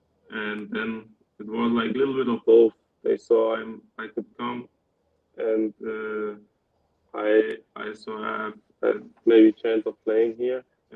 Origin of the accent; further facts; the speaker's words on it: Ulm, Baden-Württemberg, Germany; English is a second language; No, I grew up in Ulm. It's next to Heidenheim. It's a little bit biggest city. Yeah, there I was born and raised, grown up.